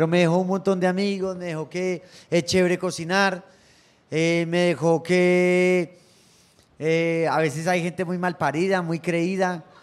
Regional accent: Colombia; nuestras familias, nuestras vidas, somos colombianos, nos han pasado muchas cosas

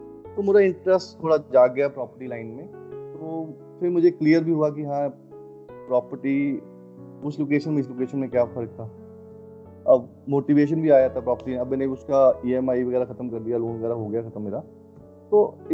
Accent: Una, Himachal Pradesh, India; Basically मैं हिमाचल से हूँ। हिमाचल में एक जगह है उन्ना, वहाँ से हूँ।

